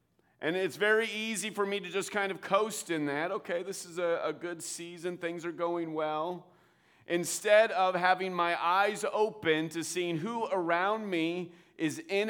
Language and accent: English; Hershey, Pennsylvania, United States; My senior year of high school, so I grew up in Pennsylvania. Any Pennsylvanians in the house? Let's go, Pennsylvania. Yeah, all right. I grew up in the Hershey area, Chocolate Town, USA.